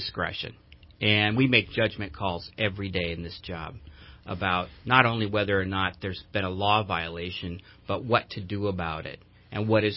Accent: Sacramento, California, United States; I grew up in Sacramento, did my schooling there, graduated from California State University of Sacramento.

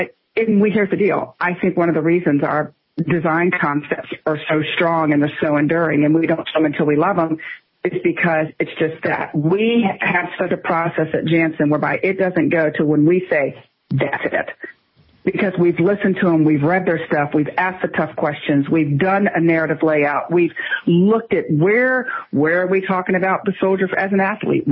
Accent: Virginia, United States; born there; But, well, I was born in Virginia, but my mother was from Tennessee, and every summer we spent down there

